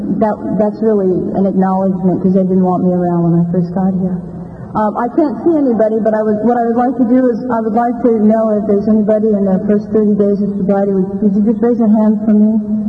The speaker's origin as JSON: {"language": "English", "town": "San Francisco", "region": "California", "country": "United States", "tie": "born or raised there", "also_born_or_lived": "San Jose", "said": "my childhood, I grew up in San Francisco. I was born in San Jose. So when I came across the Bay Bridge, this is really special."}